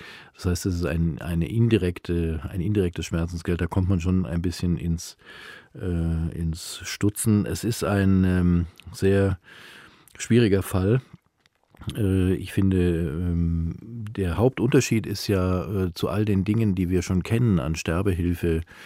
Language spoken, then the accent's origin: German; Ulm, Baden-Württemberg, Germany; Ich bin gebürtiger Ulmer, also Schwabe.